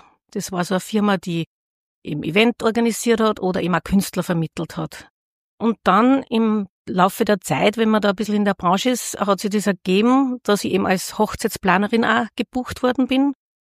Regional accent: Linz, Upper Austria, Austria; born there; ich bin in Linz geboren, bin jetzt gerade 59 geworden

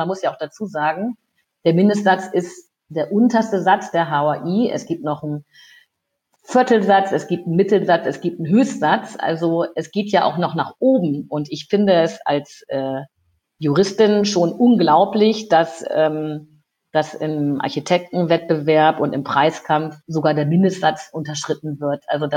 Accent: Lower Saxony, Germany; Ich bin ja aus der Lüneburger Heide ins Rheinland gekommen

